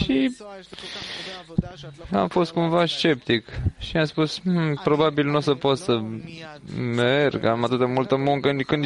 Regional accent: Ukraine; Sunt din Ucraina, sunt atât de mișcat acum și entuziasmat

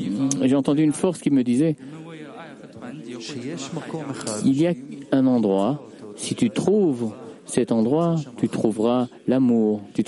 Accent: China; Je viens de Chine.

